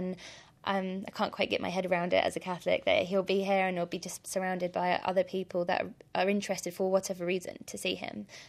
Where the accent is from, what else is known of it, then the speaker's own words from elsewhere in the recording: England, United Kingdom; So growing up in England, I think it's probably more difficult than it is easy